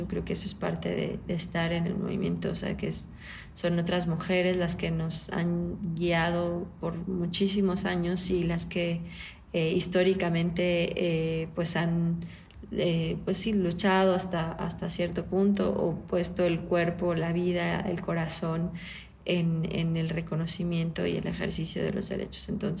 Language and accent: Spanish; León, Guanajuato, Mexico; yo soy pues originaria de Guanajuato, de León, Guanajuato, y como pues sabemos suele ser como más conservador, ¿no? Las personas en general, la población en Guanajuato es más conservadora o más de religión más católica, ¿no? Entonces, pues yo crecí con esa formación.